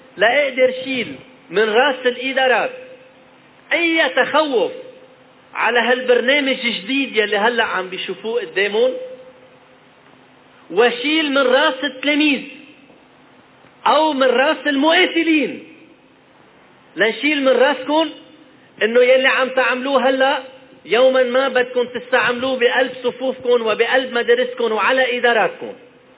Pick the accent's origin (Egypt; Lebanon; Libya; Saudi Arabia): Lebanon; هالمؤسسة يلي نحن كلبنانيين وقت يلي منفقدها منكون فقدنا آخر شيء تبقى لنا بعد 6 سنوات حرب.